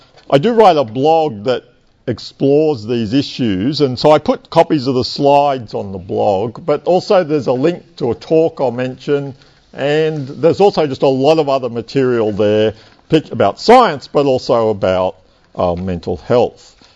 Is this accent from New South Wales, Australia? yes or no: no; Canberra, Australian Capital Territory, Australia; I grew up in Canberra. I was an undergraduate at ANU